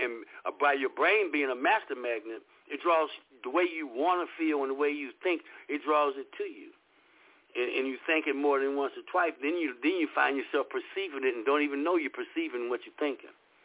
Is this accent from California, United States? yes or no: yes; Los Angeles, California, United States; I was raised in Los Angeles in South Central L.A.